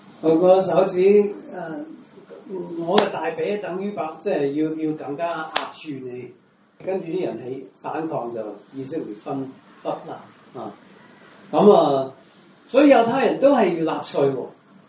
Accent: United States; 我喺美國，我係美國人咧，大家睇我樣子知道我咪中國人。

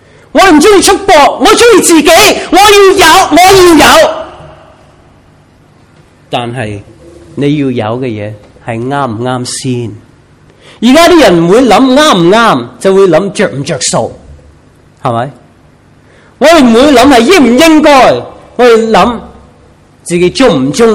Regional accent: United States; now in Macau; 我是美国人呢，我在每年这个时候呢就要做美国税

